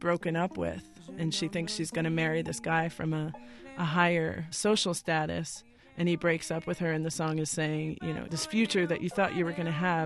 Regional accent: Haiti; You know, I tell people I'm from Haiti and people are like, how is everything down there?

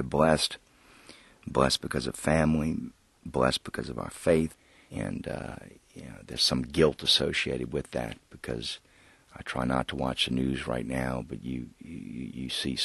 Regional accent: New Orleans, Louisiana, United States; We're from New Orleans. We had evacuated

